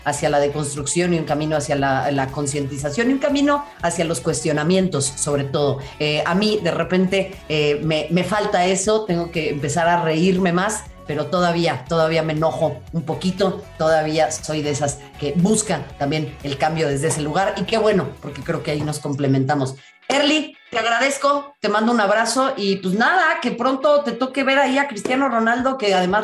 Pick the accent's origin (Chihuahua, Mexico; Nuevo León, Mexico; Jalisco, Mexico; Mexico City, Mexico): Mexico City, Mexico; Xochimilco; También yo que crecí en Xochimilco